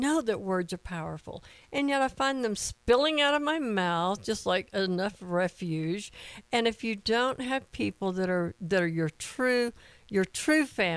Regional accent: Atlanta, Georgia, United States; I'm from Atlanta. You can't tell me.

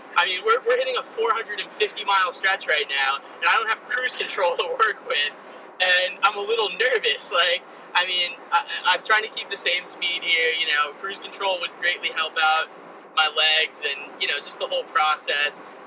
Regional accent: Florida, United States; because we grew up in South Florida.

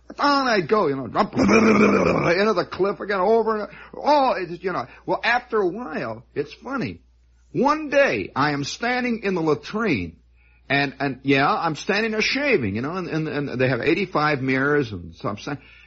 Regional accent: Hammond, Indiana, United States

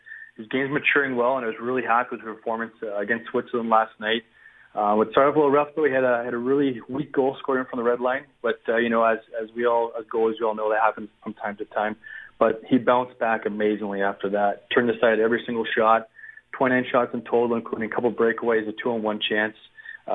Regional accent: Penticton, British Columbia, Canada; I'm from Penticton, not from Calgary.

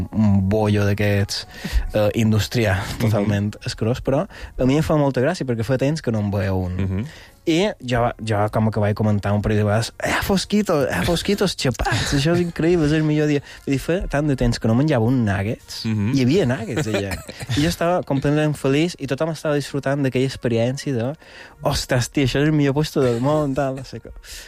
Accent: Balearic Islands, Spain; som gent arreu de Mallorca, vale? Vull dir, coneixem el que és Mallorca, no?

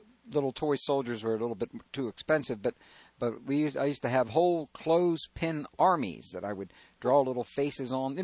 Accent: Baltimore, Maryland, United States; born there; I was born on Fleet Street.

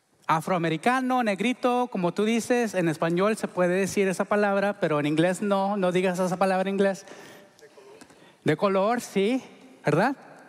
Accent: Honduras; born there; yo nací en Honduras, de padres mexicanos. Me hice ciudadano hace recientemente

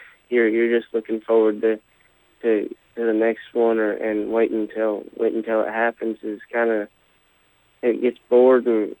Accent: Bloomfield, New Mexico, United States; Yeah, I grew up in Bloomfield. I moved to Bloomfield when I was 6 years old and was there till I was dang near 22. So, that's got to be my hometown.

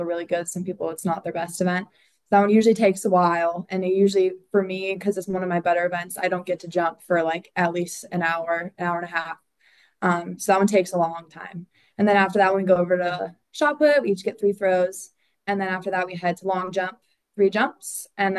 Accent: Wisconsin, United States; Yeah, so in 2020, my parents moved here from Wisconsin. So I grew up in Wisconsin.

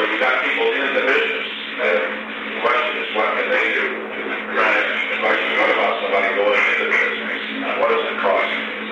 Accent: Iowa, United States; I'm from Iowa.

